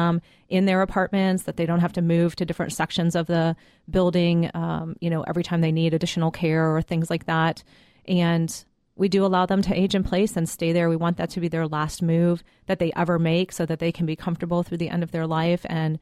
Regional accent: Ohio, United States; I am originally from Ohio, the great Midwestern state, and came to Atlanta via Fort Lauderdale

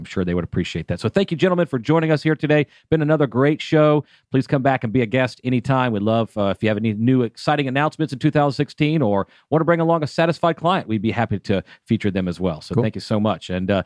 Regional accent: Atlanta, Georgia, United States; I'm from Atlanta. I moved away many, many times. I've lived all over the world, but certainly Atlanta is my home for sure.

